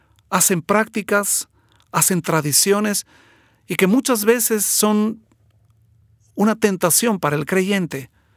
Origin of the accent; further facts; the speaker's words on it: Ecuador; now in United States; yo soy de Ecuador y nosotros en el Ecuador tenemos fiestas cívicas, ¿no es cierto?